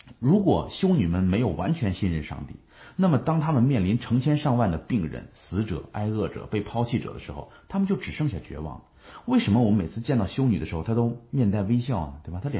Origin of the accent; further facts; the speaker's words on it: China; 我们中国人现在所有人都知道最大的问题是缺乏信仰